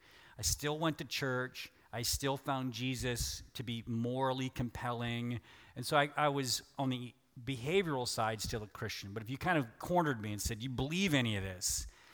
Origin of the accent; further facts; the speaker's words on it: Pennsylvania, United States; also born or lived in Arkansas; because I was raised in Western PA, so all my family rooted for Penn State, but since I was born in Arkansas, I was the one person in Pennsylvania in my town that rooted for the Razorbacks my entire life.